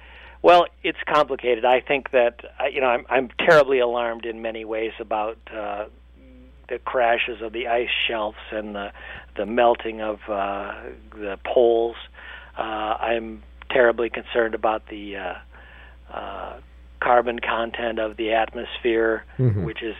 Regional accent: Cleveland, Ohio, United States; I grew up in Cleveland, in the suburbs, older, mostly white suburbs of Cleveland. And I come from a big family

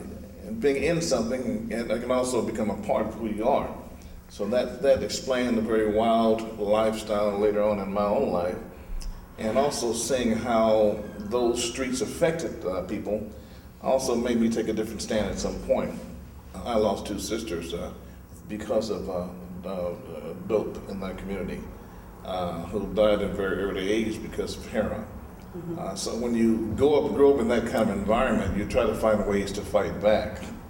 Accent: Portland, Oregon, United States; I was born and raised in Portland. My parents came from Arkansas

